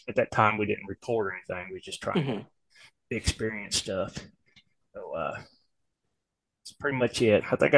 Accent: Illinois, United States; And the house I grew up in Illinois had activity, nothing really scary or anything.

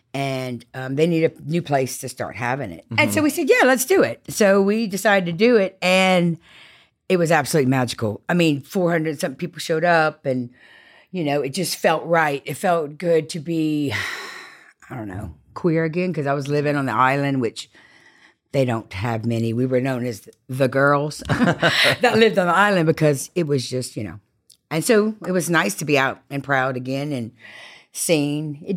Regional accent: Crowley, Louisiana, United States; I'm from Crowley, so we're Cajuns, love to make a good gumbo

